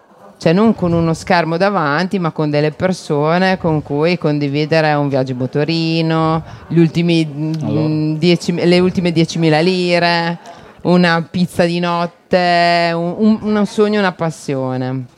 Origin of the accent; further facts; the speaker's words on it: Prignano sulla Secchia, Emilia-Romagna, Italy; perché anch'io vengo da Prignano.